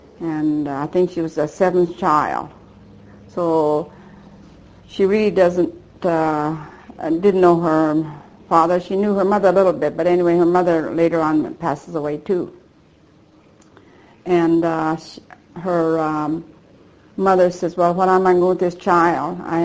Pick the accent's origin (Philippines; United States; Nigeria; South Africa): United States; Portland, Oregon; born there; I was born in Portland, Oregon, December 4, 1913, as … That's my maiden name.